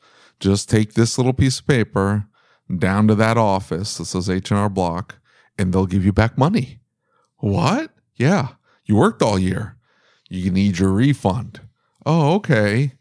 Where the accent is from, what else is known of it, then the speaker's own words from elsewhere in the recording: Northeast, United States; So I'm from the Northeast, right?